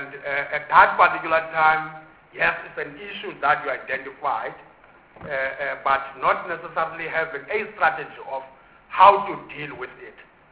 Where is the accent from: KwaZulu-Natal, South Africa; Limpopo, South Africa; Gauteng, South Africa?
Gauteng, South Africa; I'm saying here, yeah, because I'm from Gauteng, particular in Gauteng, where I come from